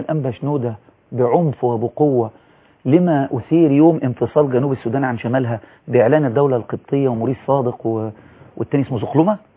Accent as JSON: {"language": "Arabic", "country": "Egypt"}